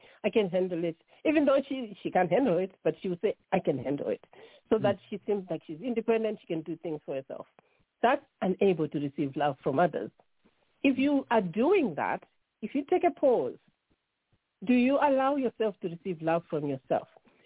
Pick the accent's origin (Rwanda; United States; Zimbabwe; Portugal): Zimbabwe; now in Dublin, Ireland; I'm originally from Zimbabwe. You can tell my accent does not sound Irish. I'm originally from Zimbabwe. I've been living in Ireland 25 years.